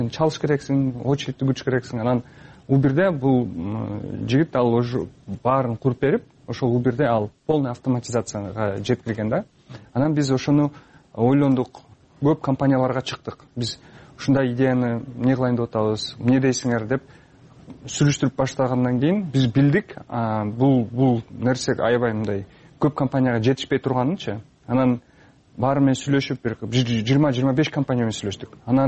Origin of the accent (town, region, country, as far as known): Osh, Osh Region, Kyrgyzstan; born or raised there; moved away